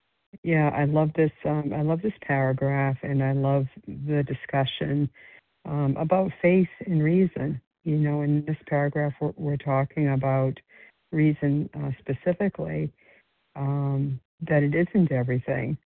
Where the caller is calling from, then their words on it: Florida, United States; calling from Florida this morning.